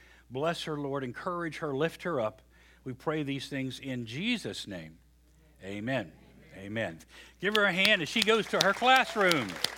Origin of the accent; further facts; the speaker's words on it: West Virginia, United States; And I go, well, I'm from West Virginia. You can call me the hillbilly or whatever.